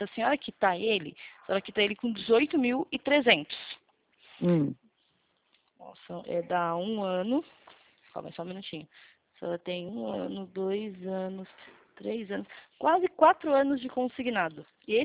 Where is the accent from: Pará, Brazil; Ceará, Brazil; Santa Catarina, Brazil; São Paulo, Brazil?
São Paulo, Brazil; Itapetininga